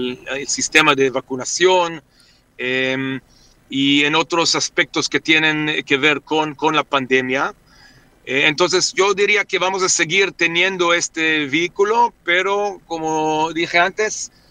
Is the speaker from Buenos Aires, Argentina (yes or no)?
yes; Buenos Aires, Argentina; accent: porteño; Spanish is a second language; now in Mexico; Perdí el acento con los años, se me suavizó un poco, así que ya no me consideran tanto porteño como yo era al principio.